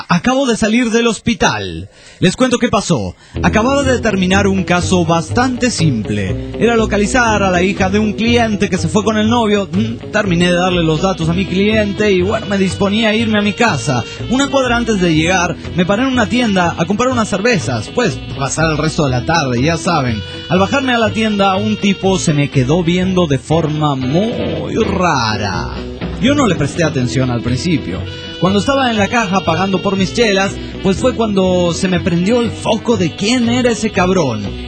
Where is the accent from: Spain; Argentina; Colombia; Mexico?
Mexico; Tijuana, Baja California; de Tijuana, México.